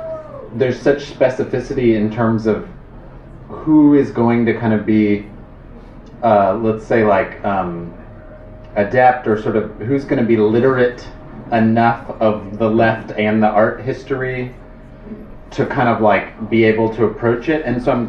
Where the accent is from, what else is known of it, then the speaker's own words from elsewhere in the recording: Chicago, Illinois, United States; I'm from Chicago.